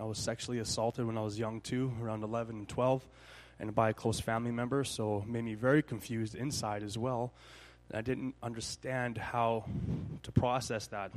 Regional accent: Edmonton, Alberta, Canada; I'm from Edmonton, born and raised. But like Chris was saying … I'm 27 years old. I'm almost 28 now.

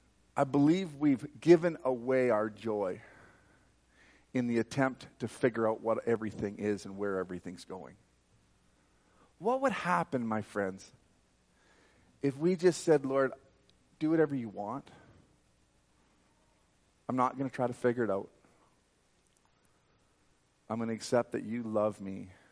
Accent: Alberta, Canada; And you know, I'm from Canada. I'm from like central Alberta, and like we don't have these problems where I live, where I work.

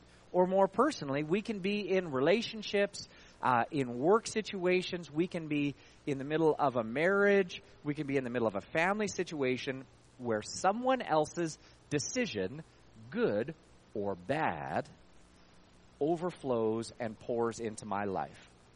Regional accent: Stony Plain, Alberta, Canada; also born or lived in Calgary; So I grew up in Stony Plain. In 1988, my dad took a new job in Calgary, and so I moved to Calgary.

